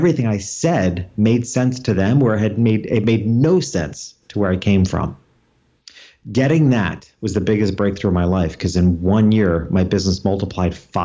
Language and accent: English; New York, United States; I come back to my hometown in upstate New York, or what we consider upstate New York, about 2 hours north of New York City.